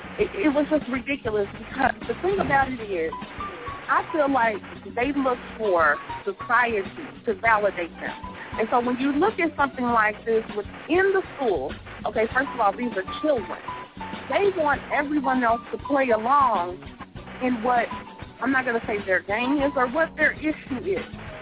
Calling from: Kansas City, Missouri, United States; Hey, I'm calling from Kansas City, Missouri.

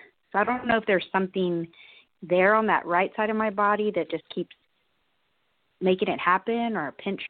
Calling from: Austin, Texas, United States; From Austin, Texas.

